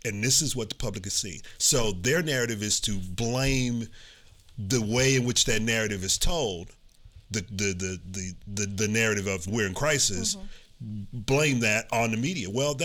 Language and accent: English; Houston, Texas, United States; This happened in my hometown about 20 years ago when the Houston Chronicle, which was owned by Hearst